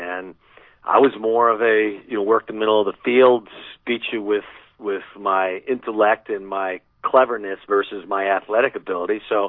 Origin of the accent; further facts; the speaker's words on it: Cincinnati, Ohio, United States; I was back in my hometown of Cincinnati